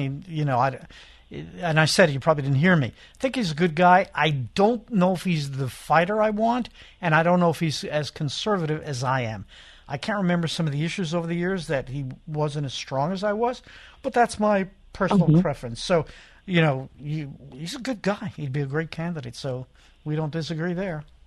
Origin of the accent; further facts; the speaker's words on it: Massachusetts, United States; accent: Massachusetts; But I use the term vigor because I'm not saying it in my Massachusetts accent.